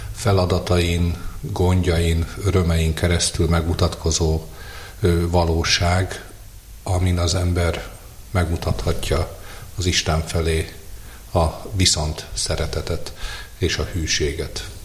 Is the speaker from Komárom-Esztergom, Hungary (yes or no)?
yes; Bajna, Komárom-Esztergom, Hungary; Én Esztergomban születtem 1976-ban, és az Esztergom közeli Bajna községben nevelkedtem. Nagyszüleim, szüleim hatása, akik mélyen vallásos emberek voltak